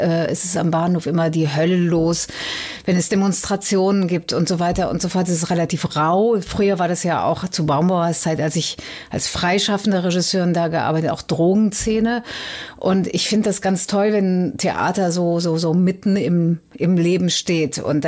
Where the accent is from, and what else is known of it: Cologne, North Rhine-Westphalia, Germany